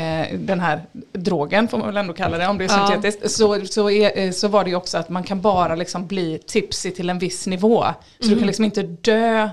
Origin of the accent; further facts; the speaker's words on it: Sweden; Jag är väldigt svensk och nationell på det sättet.